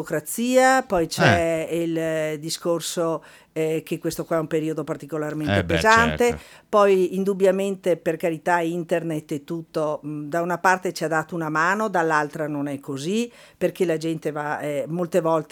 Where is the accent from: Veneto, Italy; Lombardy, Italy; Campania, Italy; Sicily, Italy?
Veneto, Italy; Valdobbiadene; Io sono originaria di Valdobbiadene